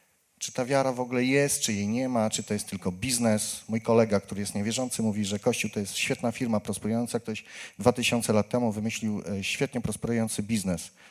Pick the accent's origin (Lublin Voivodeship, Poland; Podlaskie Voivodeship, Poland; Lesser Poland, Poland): Lublin Voivodeship, Poland; Lublin; pochodzę z Lublina. Tutaj jestem. Z Lublina, gdzie jest Katolicki Uniwersytet Lubelski.